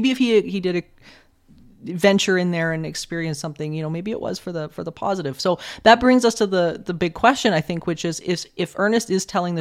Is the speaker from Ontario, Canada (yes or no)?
no; Edmonton, Alberta, Canada; I'm from Edmonton in Alberta, and it's interesting here because there is an extensive tunnel system.